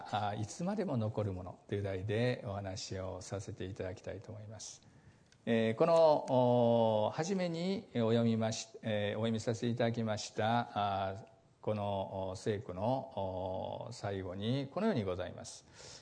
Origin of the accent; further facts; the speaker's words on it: Suita, Osaka, Japan; 私は千里山、吹田市の千里山というところで生まれ育ちました。千里第二小学校という小学校に行ってたんですが